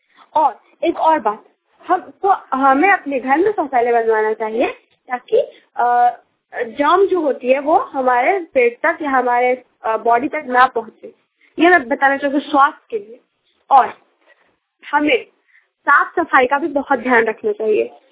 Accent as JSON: {"language": "Hindi", "town": "Ranchi", "region": "Jharkhand", "country": "India", "said": "मैं रांची झारखंड से हूँ।"}